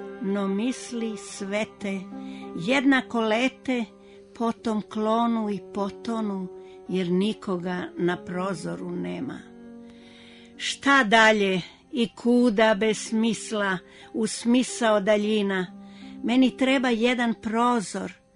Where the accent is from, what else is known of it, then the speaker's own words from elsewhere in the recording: Knjaževac, Southern and Eastern Serbia, Serbia; u Žlnu, Tijovcu i Knjaževcu, u stvari u mom zavičaju.